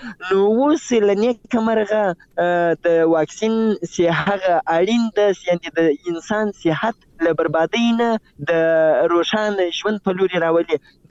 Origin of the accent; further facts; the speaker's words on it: Zabul, Afghanistan; زه د زابل یم او پرون له زابل نه بل ورځ راځم تقریبا.